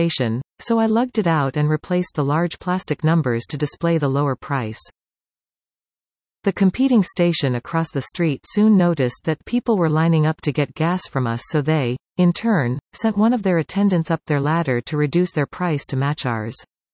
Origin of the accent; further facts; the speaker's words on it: Vernon, British Columbia, Canada; when I worked as a full-serve attendant at TriStar Gas in my hometown of Vernon.